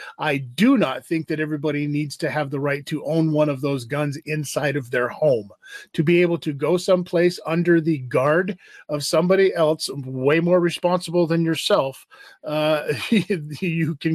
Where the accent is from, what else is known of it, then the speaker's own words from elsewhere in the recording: Las Vegas, Nevada, United States; now in Ontario, Canada; I am getting ready to fly back home to Vegas.